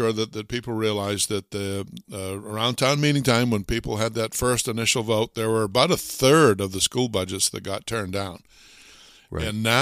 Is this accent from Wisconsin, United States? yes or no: no; Thetford, Vermont, United States; So I always use Thetford as an example, and I'll do that again. That's my hometown.